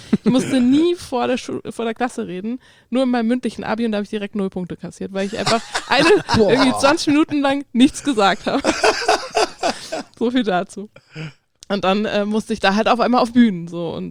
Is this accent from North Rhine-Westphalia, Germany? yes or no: no; Darmstadt, Hesse, Germany; Ich komme ja ursprünglich aus Darmstadt bei Frankfurt